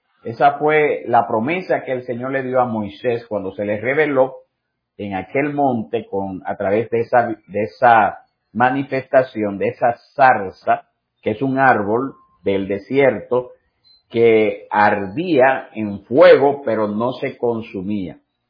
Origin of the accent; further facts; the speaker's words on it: Dominican Republic; como el caso de nosotros que somos dominicanos